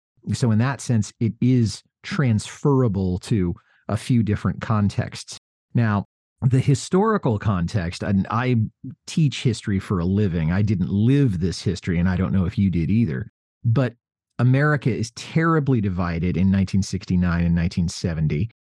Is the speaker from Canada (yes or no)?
yes; Canada; I wrote a few protest songs, but I felt it was kind of silly for me to write protest songs being a Canadian.